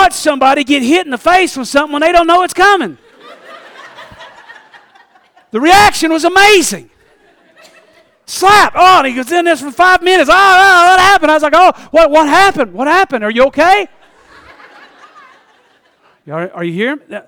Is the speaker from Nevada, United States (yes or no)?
no; Tennessee, United States; I'm from East Tennessee. I ain't never had no night vision.